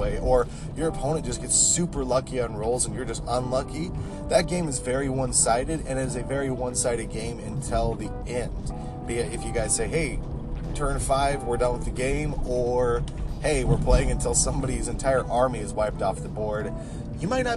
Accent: United States; It's just me as an American who uses, you know, freedom units.

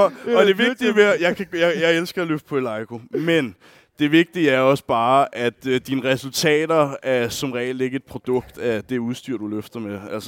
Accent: Glostrup, Capital Region of Denmark, Denmark; Jeg er normalt født og opvokset i Glostrup.

